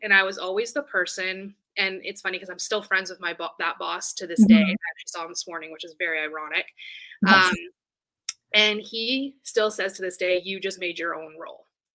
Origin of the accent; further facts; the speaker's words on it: Vancouver, British Columbia, Canada; I grew up over on the Lower Mainland, so in the Vancouver area.